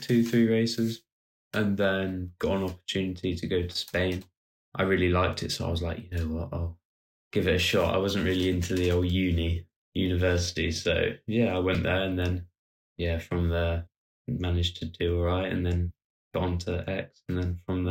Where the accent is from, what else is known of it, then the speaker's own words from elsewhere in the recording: St Albans, East of England, United Kingdom; I'm from St. Albans, so it's like 10 minutes ride.